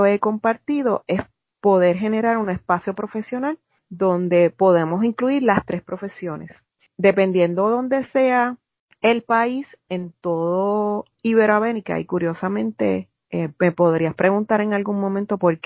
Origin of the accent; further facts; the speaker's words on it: Puerto Rico; yo me fui de Puerto Rico y mi niña solamente tenía 2 años.